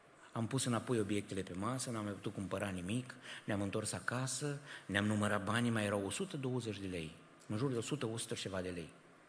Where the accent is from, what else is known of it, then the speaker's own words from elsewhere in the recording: Transylvania, Romania; accent: Transylvanian; De unde ești? Ardeal, clar, în vorbire.